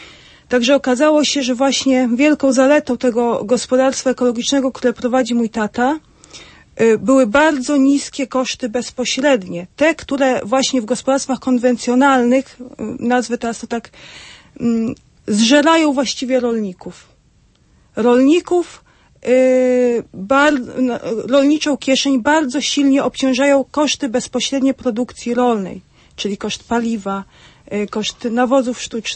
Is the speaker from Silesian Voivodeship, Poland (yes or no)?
no; Odmy, Warmian-Masurian Voivodeship, Poland; pochodzę z bardzo małej wsi, wsi rolniczej, Odmy w gminie Dąbrówno, powiat ostrucki.